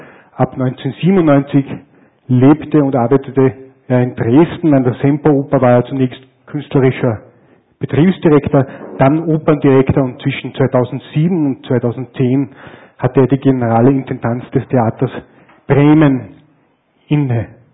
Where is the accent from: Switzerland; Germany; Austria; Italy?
Austria; Upper Austria; aber ich will mir jetzt sozusagen als Oberösterreicher nicht zu viel einbilden